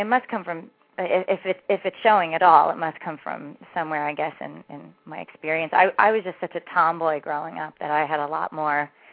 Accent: New Jersey, United States; You know, I grew up in New Jersey, and so there was just an immediate reaction to their time and place.

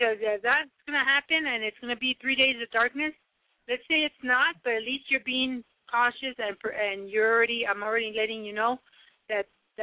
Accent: Texas, United States; But I'm from Texas. I'm a Texan.

